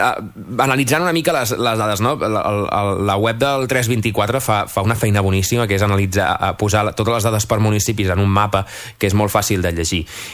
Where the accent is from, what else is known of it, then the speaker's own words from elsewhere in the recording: La Bisbal d'Empordà, Catalonia, Spain; Jo soc de la Bisbal, teníem un risc de rebrot allò menys de 100